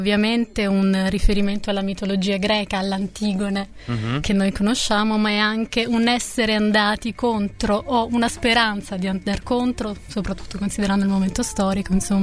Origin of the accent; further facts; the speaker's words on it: Naples, Campania, Italy; io sono napoletana